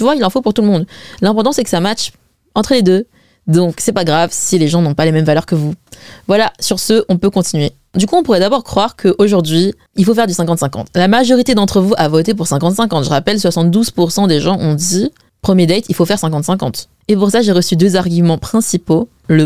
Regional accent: China; perso, je suis chinoise et en plus, je suis chinoise Wen

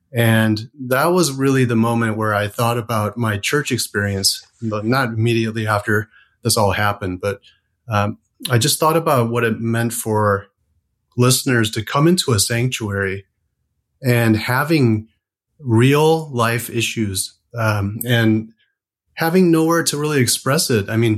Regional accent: Chicago, Illinois, United States; I was born and raised in Chicago as the oldest of three sons, and grew up there until I was 18.

